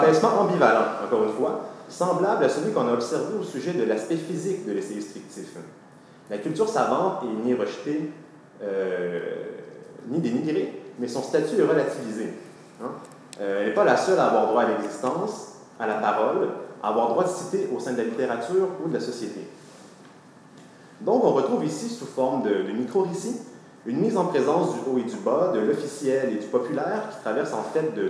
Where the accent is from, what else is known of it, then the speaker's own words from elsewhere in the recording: Quebec, Canada; mais chez nous, au Québec, le vin est plus fortement corrélé à une certaine idée de noblesse, de distinction sociale